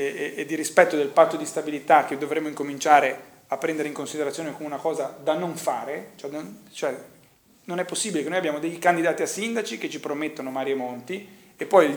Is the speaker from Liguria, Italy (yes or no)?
yes; Genoa, Liguria, Italy; io vengo da Genova